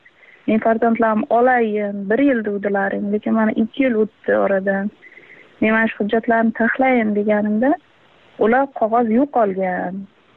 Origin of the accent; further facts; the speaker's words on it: Qamashi, Qashqadaryo Region, Uzbekistan; born there; Qashqadaryo viloyati Qamashi tumanida tug'ilganman.